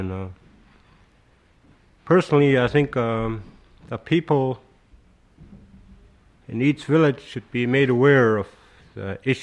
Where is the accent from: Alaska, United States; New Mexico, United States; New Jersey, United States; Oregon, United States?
Alaska, United States; Chalkyitsik; First of all, I'm from Chalkeetsik. I represent the village of Chalkeetsik